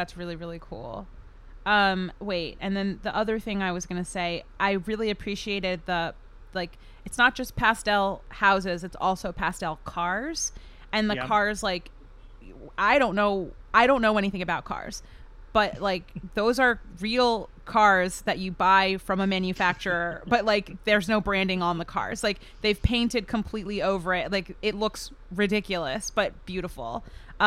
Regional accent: Maryland, United States; I grew up in Maryland, so that's what I'm saying.

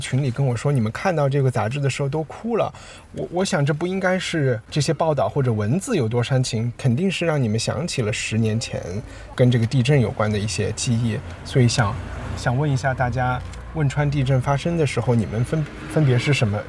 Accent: Chengdu, Sichuan, China; also born or lived in United Kingdom; 那个时候我在英国工作，然后作为一个成都人和四川人

